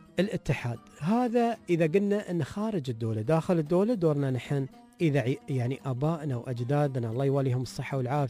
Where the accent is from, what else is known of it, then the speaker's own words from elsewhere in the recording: United Arab Emirates; نحن من الإمارات، نحن عيال زايد